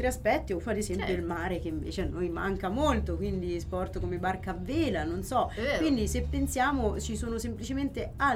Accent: Perugia, Umbria, Italy; also born or lived in Naples; io sono cresciuta qui a Perugia.

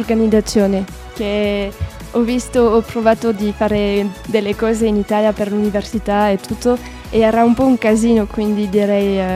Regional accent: Belgium; Italian is a second language; io come belga mi sento molto bene in questo paese

